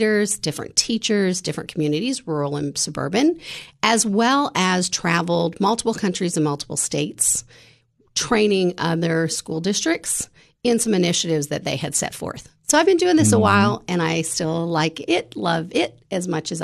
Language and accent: English; Canada; moved away as an adult; now in Tennessee, United States; So I'm originally from Canada, and I came to Tennessee to go to college.